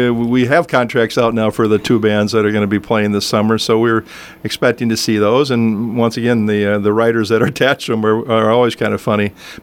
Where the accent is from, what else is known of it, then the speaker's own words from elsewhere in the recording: Mendota Heights, Minnesota, United States; also born or lived in South St. Paul; Yeah, I actually grew up in Mendota Heights, not far from the Mendota Bridge.